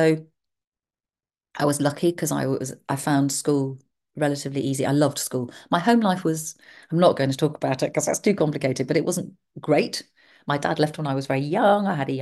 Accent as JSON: {"language": "English", "town": "Windsor", "region": "South East England", "country": "United Kingdom", "tie": "born there", "said": "I was born in Windsor in Berkshire because my grandparents at that point lived there, my mother's parents."}